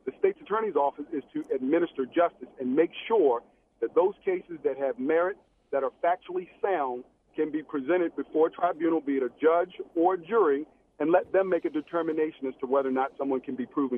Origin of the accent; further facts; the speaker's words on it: Baltimore, Maryland, United States; Having been born and raised in Baltimore City and my beginnings and how I got to where I am, I have not forgotten what Baltimore has done for me